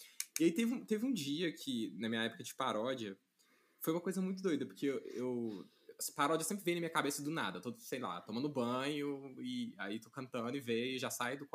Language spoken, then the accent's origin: Portuguese; Pitangui, Minas Gerais, Brazil; now in Belo Horizonte, Brazil; Eu sou de Pitangui, que é uma cidade aqui no interior de Minas. Fica umas 2 horas e meia de BH.